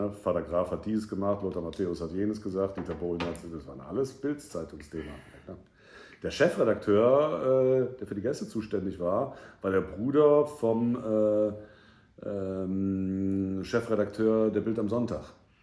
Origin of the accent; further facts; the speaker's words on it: Cologne, North Rhine-Westphalia, Germany; born there; Ich, bekannterweise gebürtiger Kölner, FC-Fan